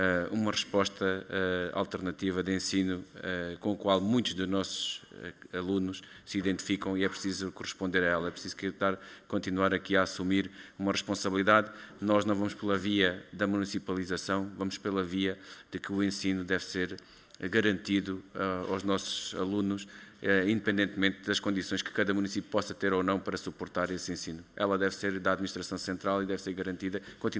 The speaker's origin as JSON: {"language": "Portuguese", "town": "Serpa", "region": "Beja", "country": "Portugal", "tie": "born or raised there", "said": "sou de uma região também onde o ensino profissional na área agrícola é muito expressivo, nomeadamente na minha terra natal, que é Serpa"}